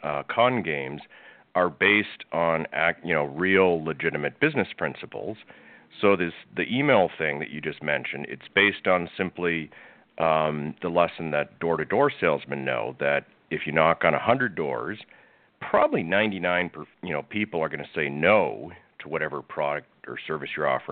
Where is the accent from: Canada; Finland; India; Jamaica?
Canada; also born or lived in New Haven, United States; I'm Canadian. I live in Toronto, although my family is actually American. I was born in Connecticut, New Haven. I live in Toronto now